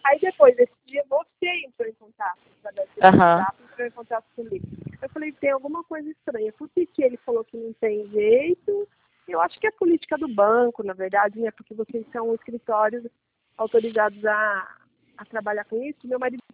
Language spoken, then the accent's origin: Portuguese; Araraquara, São Paulo, Brazil; Eu sou de Araraquara.